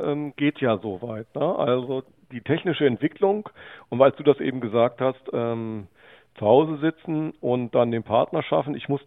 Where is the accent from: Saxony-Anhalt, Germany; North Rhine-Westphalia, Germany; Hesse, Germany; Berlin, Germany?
Hesse, Germany; wir Nordhessen sehen das ganz anders.